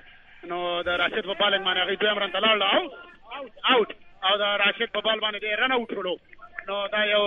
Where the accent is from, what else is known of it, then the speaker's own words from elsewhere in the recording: Afghanistan; وایي پاکستانیان استئ مونږ ورته نه مونږ افغانان یو